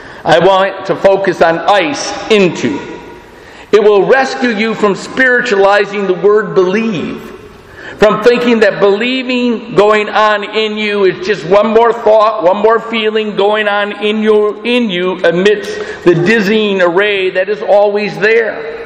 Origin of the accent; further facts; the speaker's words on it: Michigan, United States; I'm from Michigan, but I'm out of my mother.